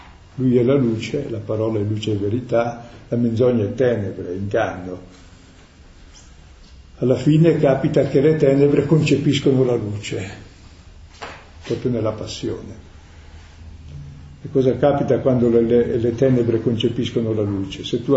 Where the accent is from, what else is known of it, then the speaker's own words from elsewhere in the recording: Lombardy, Italy; li capisco anch'io che sono della Valtrompia